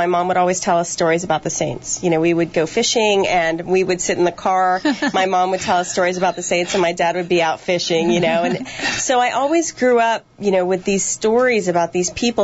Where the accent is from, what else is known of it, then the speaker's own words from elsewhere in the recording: San Diego, California, United States; Well, I grew up in San Diego in California, where, for those of you who've been in California, California is known for the missions.